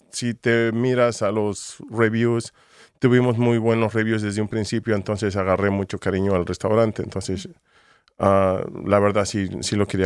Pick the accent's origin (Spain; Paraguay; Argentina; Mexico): Mexico; now in United States; yo vengo de México y tengo 22 años trabajando en cocina.